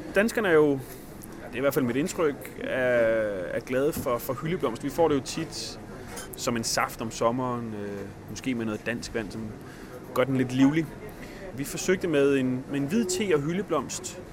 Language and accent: Danish; Silkeborg, Central Denmark Region, Denmark; sågar i Silkeborg-området, hvor jeg er fra